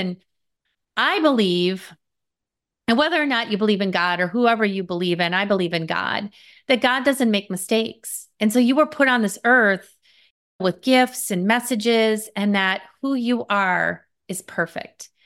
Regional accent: Wisconsin, United States; I grew up in the Midwest, Wisconsin here in the States.

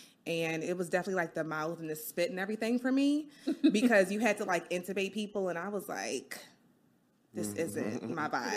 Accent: Baltimore, Maryland, United States; I'm from Baltimore born and raised, and that's pretty much me.

